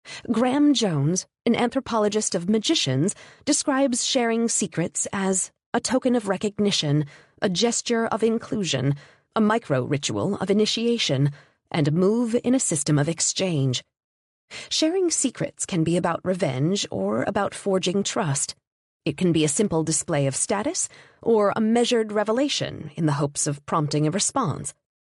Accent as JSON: {"language": "English", "country": "Puerto Rico", "tie": "born or raised there", "said": "And then I mentioned that I was raised in Puerto Rico."}